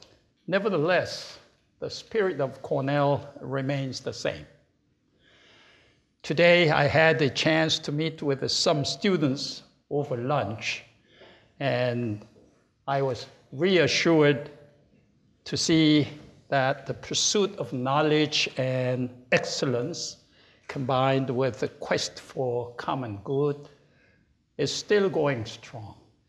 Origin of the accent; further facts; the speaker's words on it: South Korea; 64 years ago, an armed conflict broke out in my home country, Korea. I was 9 years old boy at that time, too young to be mobilized, but old enough to realize the horrors of the war.